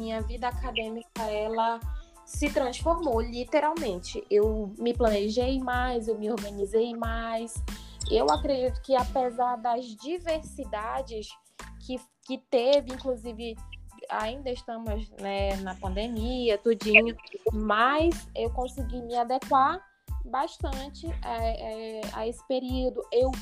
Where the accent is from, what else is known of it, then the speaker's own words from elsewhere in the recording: Tucuruí, Pará, Brazil; now in Marabá, Brazil; eu sou da cidade de Tucuruí, e eu estudava lá, eu iniciei meu curso lá, consegui passar no concurso para Marabá, vim para cá, transferi meu curso